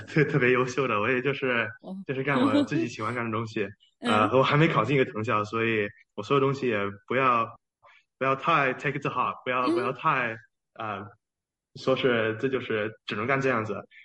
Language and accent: Chinese; Australia; also born or lived in Beijing, China; 是北京出生的，我3岁玩到澳大利亚。